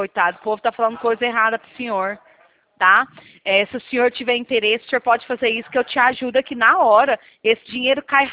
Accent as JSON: {"language": "Portuguese", "town": "Edéia", "region": "Goiás", "country": "Brazil", "tie": "born or raised there", "said": "Não, eu sou de Edéia, minha terra natal é Edéia."}